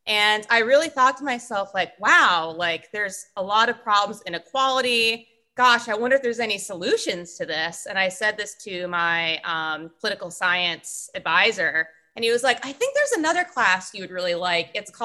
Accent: Vermont, United States; I'm from Vermont originally and went to college in upstate New York.

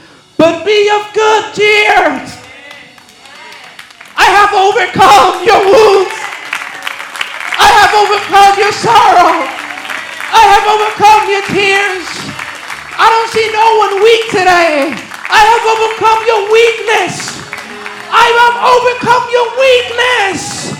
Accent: Puerto Rico; I was in my hometown, Puerto Rico, and I was in this traffic light with a friend of mine.

